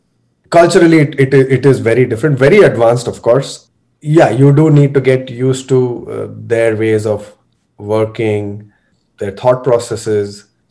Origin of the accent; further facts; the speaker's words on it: Bangalore, Karnataka, India; also born or lived in Madurai / Riyadh / Mysore; So I was born in Bangalore. I had lived the first 6 months of my life, apparently, in Madurai, then back to Bangalore, then to Riyadh in Saudi Arabia